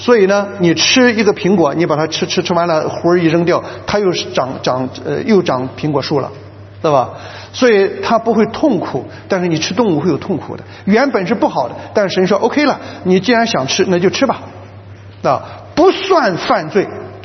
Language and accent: Chinese; China; 所以从我们中国人造字的时候就知道血是用来赎罪的